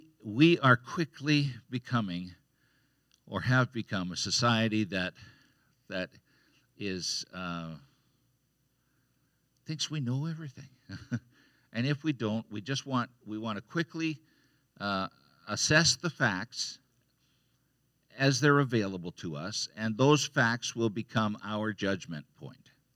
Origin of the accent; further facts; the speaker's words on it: Canada; We grew up in Canada